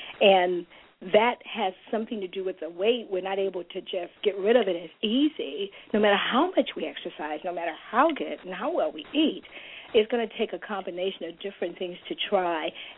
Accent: Youngstown, Ohio, United States; it sounds as if it's something I need to be a part of, being that I'm originally from Youngstown, Ohio.

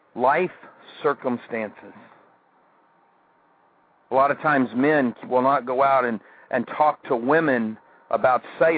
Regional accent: Kansas City, United States; You know, when I was growing up in Kansas City, we had a place called 12th Street.

